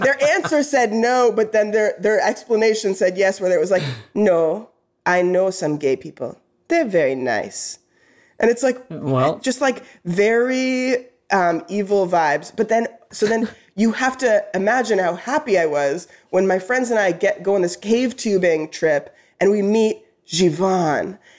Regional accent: Canada; I am Canadian.

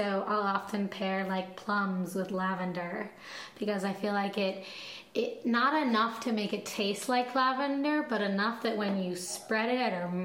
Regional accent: Ecuador; And I grew up in Ecuador, so I'm always after these tropical fruits that randomly show up at our markets

